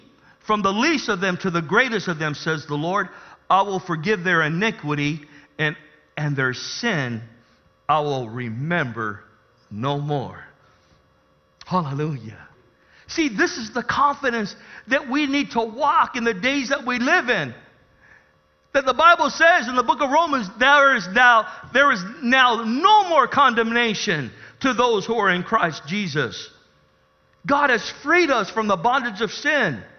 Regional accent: National City, California, United States; Some of us, we grew up in National City. Man, we grew up with the worst of them.

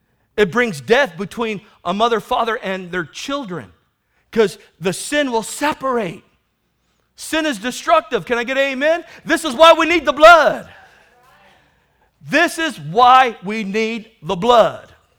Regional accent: National City, California, United States; Oh, that's right. I grew up in the barrios of National City.

